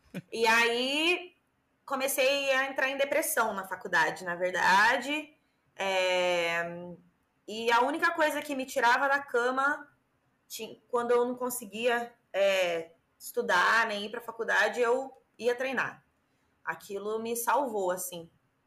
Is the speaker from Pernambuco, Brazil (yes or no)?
no; Poços de Caldas, Minas Gerais, Brazil; quando eu voltei para Poços, que eu sou de Poços de Caldas, né?